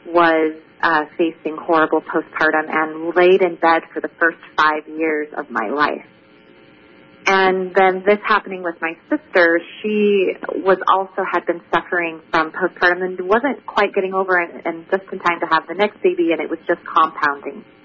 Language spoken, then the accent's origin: English; San Jose, California, United States; I remember I grew up in San Jose, California, and I just so happened to go to a high school